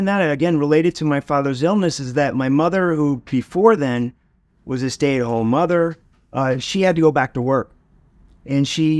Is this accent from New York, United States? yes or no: no; Florida, United States; born and raised in South Florida. And growing up in the 70s and early 80s, two words you wouldn't necessarily associate with South Florida are technology and medicine.